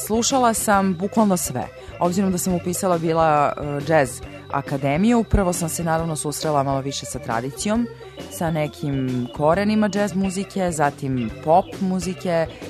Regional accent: Serbia; mi koji dolazimo iz Srbije i generalno s ovih prostora

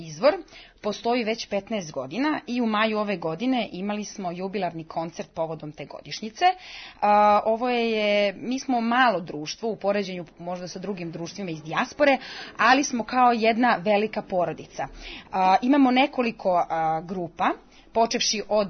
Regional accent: Podgorica, Montenegro; also born or lived in Belgrade; now in Paris, France; Pa ja sam inače iz Podgorice

